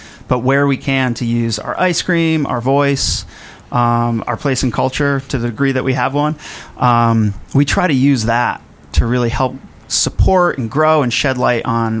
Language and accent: English; West Hartford, Connecticut, United States; I grew up in West Hartford, so Hartford Fall 96, which was a blast.